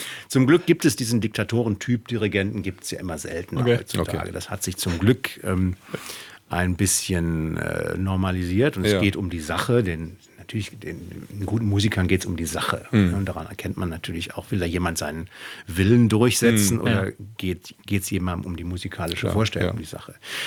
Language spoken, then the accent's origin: German; Solingen, North Rhine-Westphalia, Germany; ich komme aus Solingen